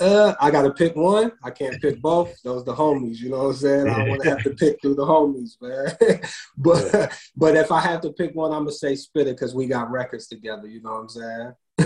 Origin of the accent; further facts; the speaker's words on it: Ohio, United States; I'm from Ohio, baby. I can't go against LeBron, man.